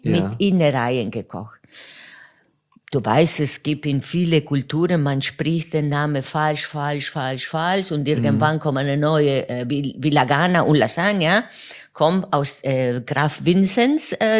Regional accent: Buenos Aires, Argentina; moved away as an adult; Ja, geboren in Buenos Aires und dort bis 26 Jahre gewohnt.

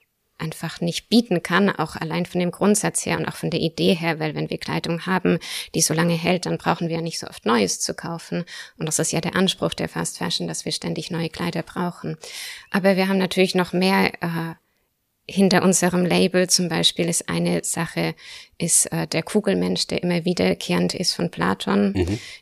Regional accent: Asperg, Baden-Württemberg, Germany; Ich bin in Asberg aufgewachsen, mein Mann kommt aus Convestheim. Das heißt, meine Eltern sind in Asberg, meine Schwiegereltern in Convestheim.

